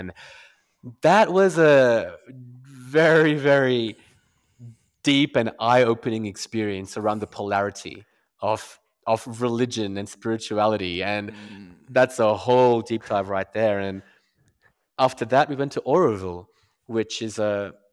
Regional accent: Perth, Western Australia, Australia; moved away as an adult; also born or lived in Mumbai, India; now in United Arab Emirates; And my heritage is Indian. I was born in Bombay, which is now called Mumbai. And I was there for the first 5 years of my life. And then my family migrated to Perth, Western Australia.

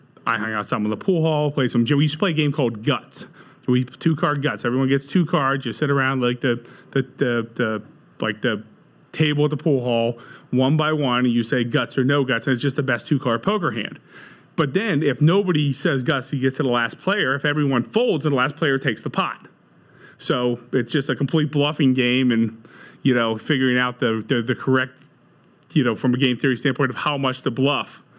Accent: Pittsburgh, Pennsylvania, United States; So I grew up in suburban Pittsburgh.

